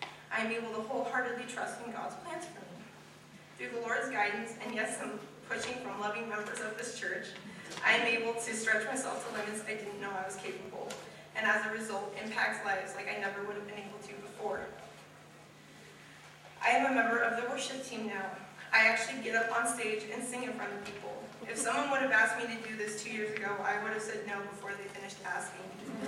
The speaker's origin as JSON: {"language": "English", "town": "Westside", "country": "United States", "tie": "born or raised there", "said": "Growing up outside of Westside, fear was the determining factor for everything I did."}